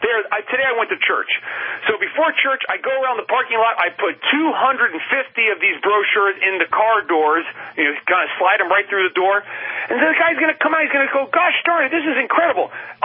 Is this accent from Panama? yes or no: yes; Panama; I grew up in the Canal Zone at the Panama Canal.